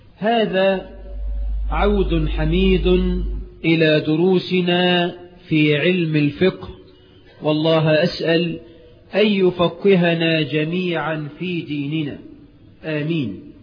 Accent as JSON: {"language": "Arabic", "country": "Egypt"}